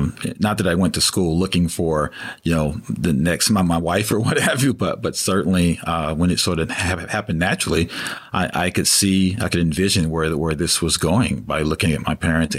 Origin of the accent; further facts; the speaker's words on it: Chattanooga, Tennessee, United States; I'm a trustee at my alma mater back in my hometown, Chattanooga, Tennessee, scenic Chattanooga, Tennessee.